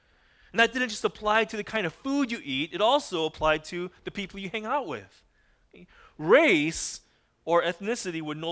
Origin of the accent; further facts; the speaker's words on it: United States; born there; I am Korean American. And so that means I have eaten a special rice cake soup on New Year's Day almost without fail ever since I've been a kid. That's just something I've always done. And I was born here. I can't even speak Korean that well